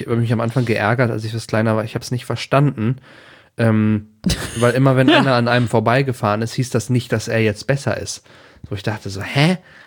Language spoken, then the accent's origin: German; North Rhine-Westphalia, Germany; ich bin ja in der Nähe von Aachen zur Schule gegangen